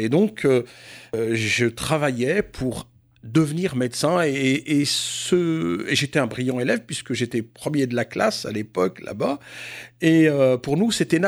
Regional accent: Biskra, Biskra Province, Algeria; born there; je suis né à Biskra. C'est une jolie oasis, ce qu'on appelle la ville des dattes, les Deglet Nor.

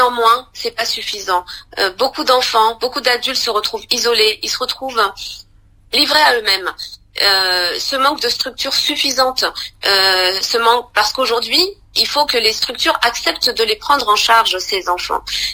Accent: France; Mais pourquoi on n'arriverait pas à mettre ces structures aussi chez nous, en France?

